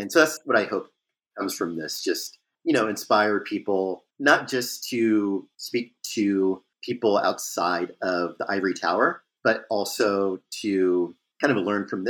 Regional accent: Flint, Michigan, United States; because I grew up in Flint, Michigan for a time.

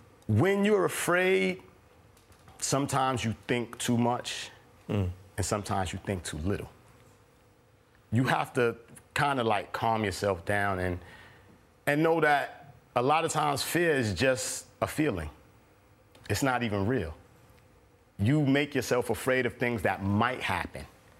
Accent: Brooklyn, New York, United States; I grew up in East New York in the 80s when crack first came out.

